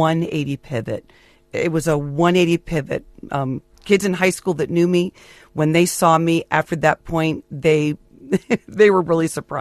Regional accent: California, United States; I am from California, to be quite honest.

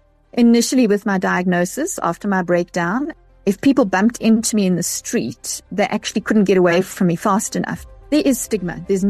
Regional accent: South Africa; I'm from South Africa

